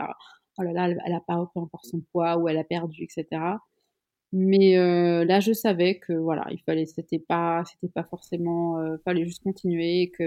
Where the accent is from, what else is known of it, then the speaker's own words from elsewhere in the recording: Switzerland; Je suis suisse, donc aussi.